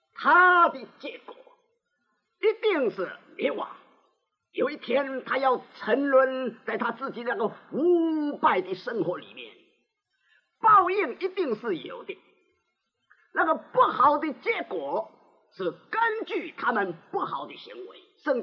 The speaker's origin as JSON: {"language": "Chinese", "country": "China", "said": "我们中国人说种瓜得瓜，种豆得豆啊"}